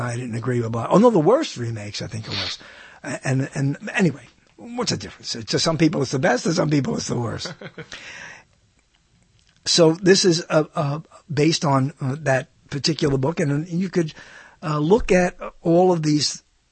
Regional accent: New York, United States; When I was growing up in New York, that I hate, there were people who would not dare in public say, "I don't believe that," even if they didn't.

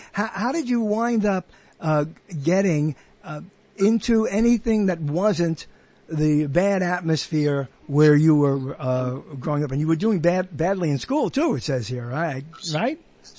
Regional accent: Brooklyn, New York, United States; I grew up in Brooklyn, you know. It wasn't exactly Beverly Hills in Brooklyn, New York, you know.

